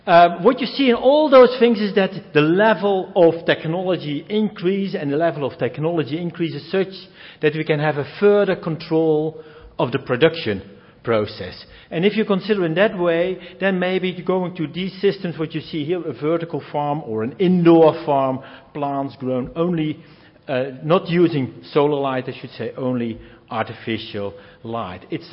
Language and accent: English; Netherlands; English is a second language; I'm coming from the Netherlands, a very relatively mild climate, so there the need for vertical farming is probably not so high.